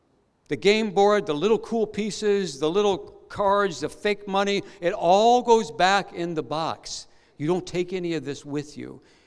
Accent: Midwest, United States; I come from a part of the United States that's known for its strong work ethic. You know, I'm from the Midwest part of the U.S., you know, and, you know, these are pull yourself up by your own bootstraps kind of people.

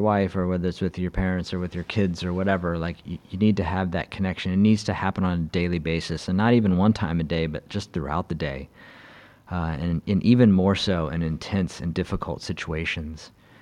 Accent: Austin, Texas, United States; now in Shanghai, China; I'm from Austin, Texas, and been in Shanghai for a similar amount of time, 19 years in China, 16 in Shanghai, and 3 in Beijing.

